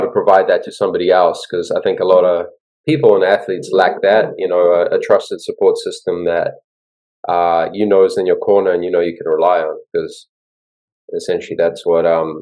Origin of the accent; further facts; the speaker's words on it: New Zealand; moved away; I moved here from New Zealand to do it. That was my fuel and passion, and ended up playing some pro basketball in New Zealand and Australia myself too.